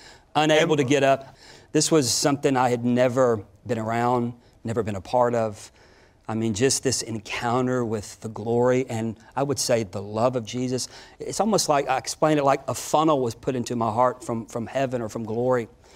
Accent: Pensacola, Florida, United States; And Pensacola is my hometown, so I was intrigued with it already.

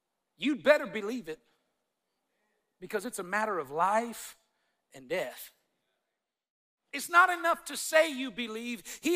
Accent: Texas, United States; Where I grew up in Texas, if you had the courage to call somebody a liar, you better enter into the laying of hands ministry pretty quick.

